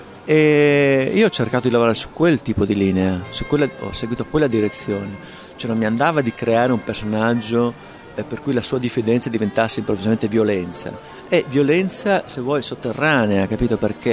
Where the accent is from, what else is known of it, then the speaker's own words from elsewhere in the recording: Veneto, Italy; io che sono veneto